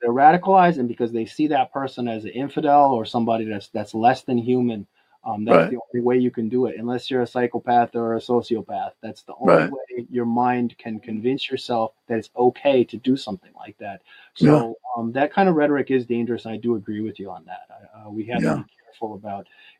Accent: United States; that's one thing that's great about being an American is you don't have to agree on everything.

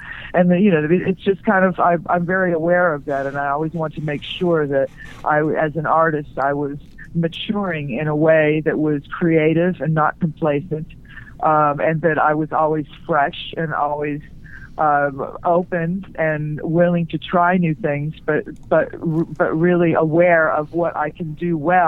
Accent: Hollywood, California, United States; I am, I was born in Hollywood.

